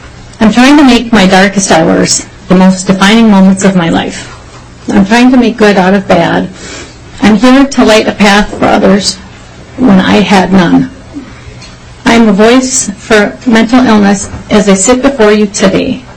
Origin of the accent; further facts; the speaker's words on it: Champlin, Minnesota, United States; and I'm from Champlin.